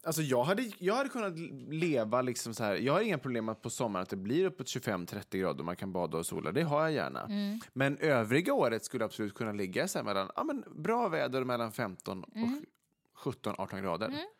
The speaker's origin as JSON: {"language": "Swedish", "town": "Vegby", "region": "Västra Götaland County", "country": "Sweden", "tie": "born or raised there", "said": "När vi åkte i Vegby då, där jag är uppvuxen. Där fanns ju ingen högstadieskola, utan det fanns ju inne i Ulricehamn."}